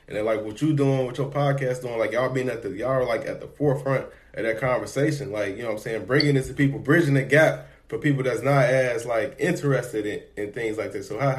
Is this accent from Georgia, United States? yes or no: no; Chicago, Illinois, United States; I'm from Chicago, and I agree with you.